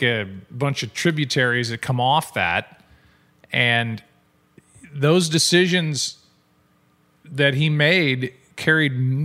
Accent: St. Louis, Missouri, United States

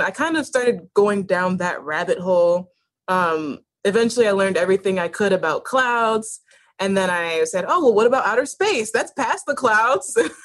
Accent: Buffalo, New York, United States; also born or lived in various places in childhood; So I was born in Buffalo, and I didn't stay in Buffalo for much of my childhood. I moved around a lot. I actually went to about 10 different schools when I was a kid. So I came back to Buffalo in time for high school

